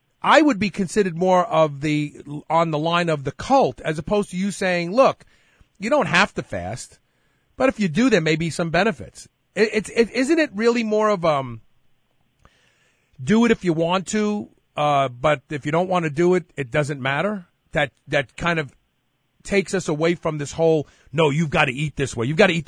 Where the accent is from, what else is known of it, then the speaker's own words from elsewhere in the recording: New York, United States; I grew up in New York, and when I was in Manhattan and I was walking